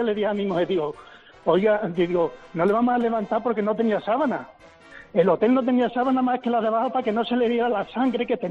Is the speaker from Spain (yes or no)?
yes; Badajoz, Extremadura, Spain; Y soy de Badajoz, salimos de Badajoz a las 6 de la mañana, llegamos a Tenerife